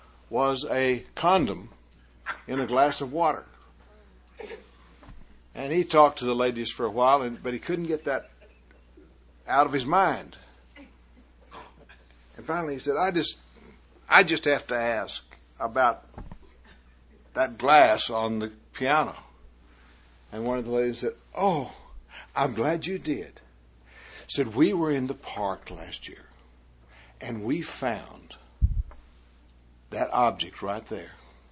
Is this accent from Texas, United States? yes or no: yes; Texas, United States; I was raised out in West Texas. I was born out in West Texas and was raised there until I was about 21 up in the panhandle of Texas.